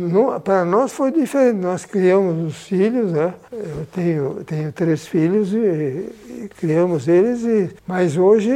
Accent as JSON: {"language": "Portuguese", "town": "Farroupilha", "region": "Rio Grande do Sul", "country": "Brazil", "tie": "born or raised there", "said": "Nasci em Farroupilha e vivo em Farroupilha"}